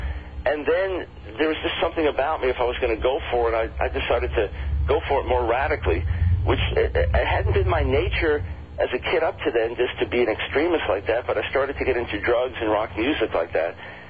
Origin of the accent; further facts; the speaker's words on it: New York, United States; I was born in New York City, raised on Long Island, and I grew up in a conservative Jewish home.